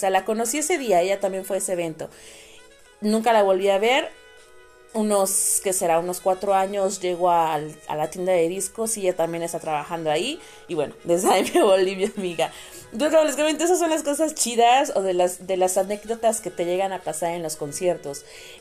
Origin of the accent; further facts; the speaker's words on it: Puebla, Mexico; soy foránea de Ciudad de México, no estoy mero mero en Ciudad de México, donde se presentan los eventos. Yo soy de Puebla, estoy a 1 hora de Ciudad de México